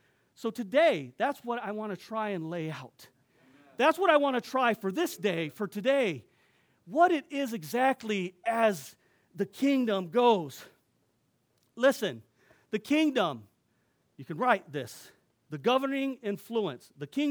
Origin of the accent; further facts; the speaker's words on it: United States; born there; Because I was born in a democracy. I was born in America